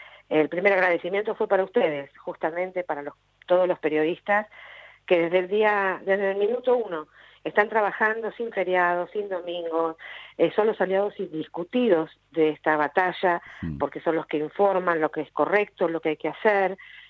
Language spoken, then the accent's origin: Spanish; Ushuaia, Tierra del Fuego, Argentina; born there; yo creo que los que nacimos en Ushuaia estamos acá porque nuestros padres nos enseñaron a quererla y demás.